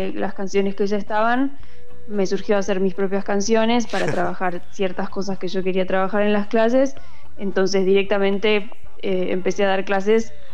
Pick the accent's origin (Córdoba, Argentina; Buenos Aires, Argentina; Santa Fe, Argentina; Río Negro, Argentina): Buenos Aires, Argentina; yo soy de la ciudad de Buenos Aires, en realidad. Después me mudé más a zona oeste de Buenos Aires.